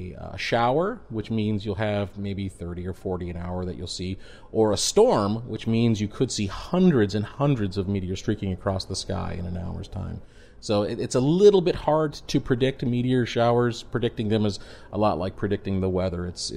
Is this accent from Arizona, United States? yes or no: yes; Arizona, United States; I spent some of my formative years growing up in Arizona, and I remember when I was 7 or 8, my dad would take my brothers and I out camping